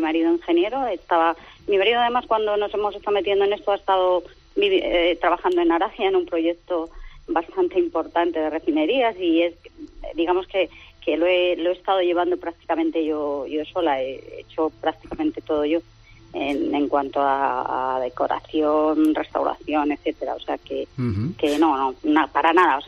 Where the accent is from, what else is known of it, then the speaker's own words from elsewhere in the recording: Navalmoral de la Mata, Extremadura, Spain; moved away as an adult; now in Madrid, Spain; Yo soy extremeña, soy de Navalmoral de la Mata, pero sí. Vivo en Madrid hace 40 años. O sea, vivo y trabajo en Madrid desde hace 40 años.